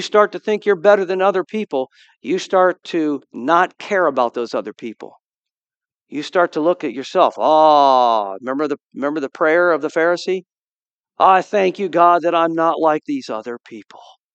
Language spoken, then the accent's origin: English; United States; born there; I love America. I'm so glad that I was born in America.